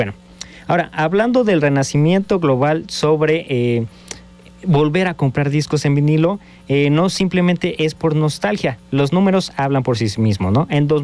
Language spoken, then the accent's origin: Spanish; Mexico; muchos crecimos aquí en México